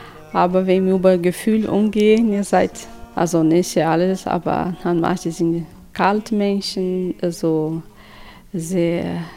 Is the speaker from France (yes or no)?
no; Rio de Janeiro, Brazil; German is a second language; Ich komme selber aus Rio de Janeiro.